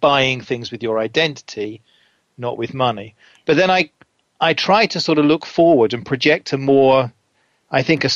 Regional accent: England, United Kingdom; And because I'm English, so of course I didn't actually have any photo ID with me.

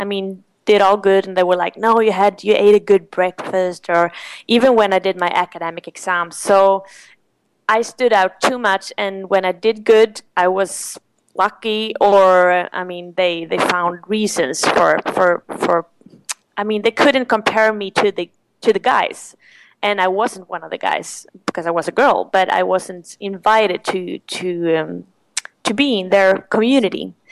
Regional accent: Sweden; and I'm from Sweden

